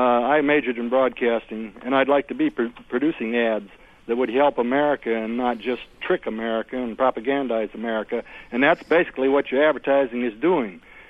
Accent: Bloomington, United States; Yeah, good morning. I'm actually from Bloomington.

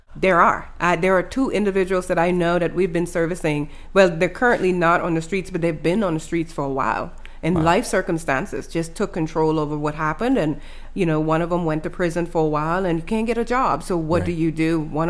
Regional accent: Exuma, Bahamas; So I grew up in the Bahamas on a small island called Exuma.

